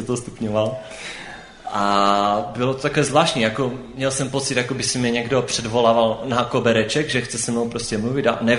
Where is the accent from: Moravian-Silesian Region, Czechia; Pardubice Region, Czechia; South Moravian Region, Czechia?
Moravian-Silesian Region, Czechia; Bohumín; je mi 19 let, pocházím z Bohumína, odkud, no kde jsem se narodil a kde žiju i teďka ještě. Pocházím z nevěřící pokřtěné katolické rodiny